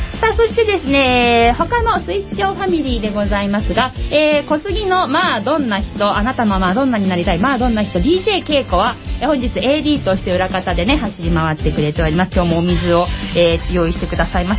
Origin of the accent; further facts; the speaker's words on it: Kawasaki, Kanagawa, Japan; 川崎生まれ川崎育ち、自称夢見ヶ崎動物公園専属アイドル